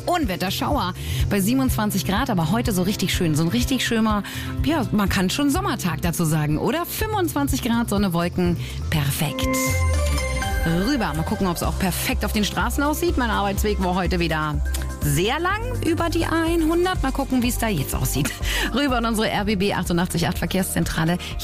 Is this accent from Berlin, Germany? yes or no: yes; Berlin, Germany; born there; ich bin eine echte Berlinerin, bin wirklich geboren in Friedrichshain.